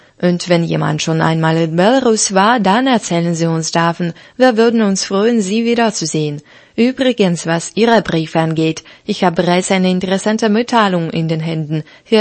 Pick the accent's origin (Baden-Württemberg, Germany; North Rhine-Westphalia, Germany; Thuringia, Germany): Thuringia, Germany; Gera; born there; Wer hätte das gedacht, dass ich in meiner Geburtsstadt, die ich wie meine Hosentasche kenne, doch noch Neues entdeckt habe? Jedenfalls hat der Tag des offenen Denkmals mein Wissen über Gera erweitert.